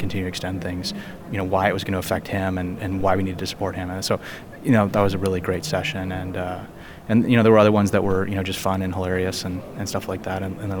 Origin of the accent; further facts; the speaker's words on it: Ottawa, Ontario, Canada; I think he might be even from Ottawa, my hometown.